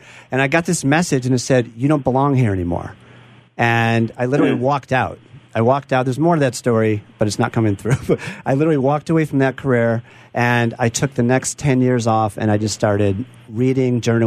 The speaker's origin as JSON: {"language": "English", "town": "Glencoe", "region": "Illinois", "country": "United States", "tie": "born or raised there", "said": "So I grew up in Glencoe, out in Chicago."}